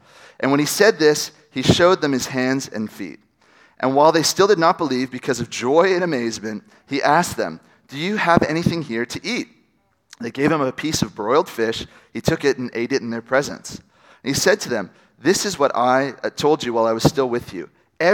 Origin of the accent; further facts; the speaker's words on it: Langley, British Columbia, Canada; I am from Walnut Grove. I'm from Langley, British Columbia. I attended NLCC for about 18 years before moving away